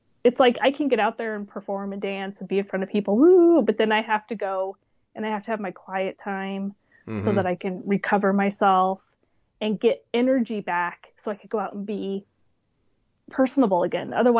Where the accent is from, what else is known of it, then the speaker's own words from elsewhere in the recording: Hamden, Connecticut, United States; And I said, I'm from Hamden.